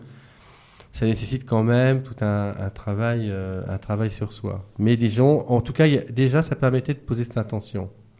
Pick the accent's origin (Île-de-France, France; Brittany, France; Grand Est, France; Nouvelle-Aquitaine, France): Brittany, France; Rennes; il y avait un centre à Rennes, on vient de Rennes